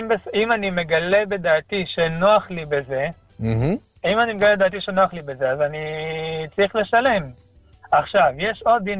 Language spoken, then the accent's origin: Hebrew; Jerusalem, Jerusalem District, Israel